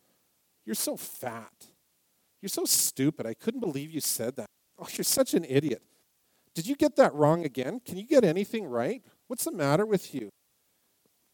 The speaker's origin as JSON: {"language": "English", "town": "Salmon Arm", "region": "British Columbia", "country": "Canada", "tie": "born there", "said": "Well, I was born in Salmon, BC in 1968"}